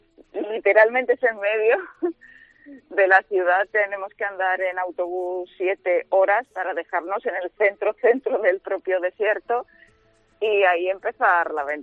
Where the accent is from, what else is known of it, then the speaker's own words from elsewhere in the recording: Seville, Andalusia, Spain; soy la primera española y andaluza y sevillana mujer con discapacidad en hacerla.